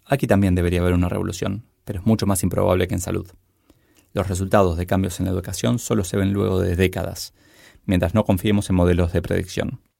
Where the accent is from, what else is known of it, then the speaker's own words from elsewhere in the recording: Argentina; Creo que nos falta discusiones en mi país, en la Argentina